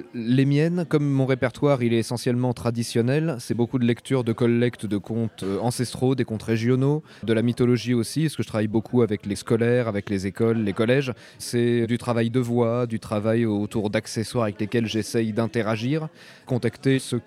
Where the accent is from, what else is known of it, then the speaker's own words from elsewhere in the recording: Louverné, Pays de la Loire, France; En fait, je viens de Mayenne à la base. J'ai grandi à Louverney et c'est à Rennes que j'ai rencontré l'art du conte et sa transmission.